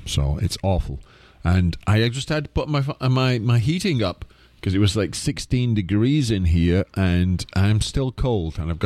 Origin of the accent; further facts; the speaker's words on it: Ashton in Makerfield, North West England, United Kingdom; in my hometown of Ashton in Makerfield.